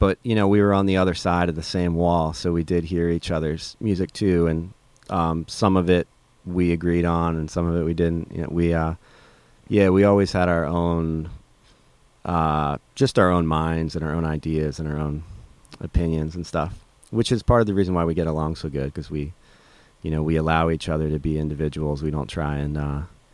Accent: New Jersey, United States; the initial sort of spark for me at 12 years old, growing up in South New Jersey, it was being exposed to, you know, radio and MTV.

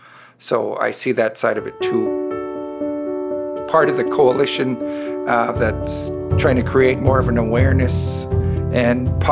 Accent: White Earth Reservation, Minnesota, United States; I was born and raised on the White Earth Reservation.

